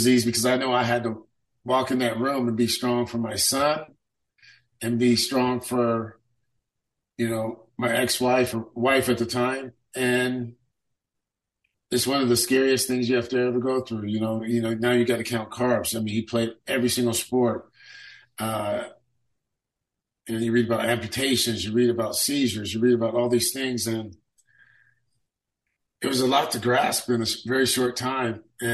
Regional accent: Sacramento, California, United States; I grew up in District 7 out in South Sac.

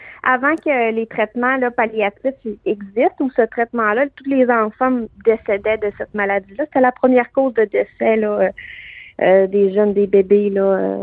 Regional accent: Canada; qu'on est Canadien avant tout aussi là.

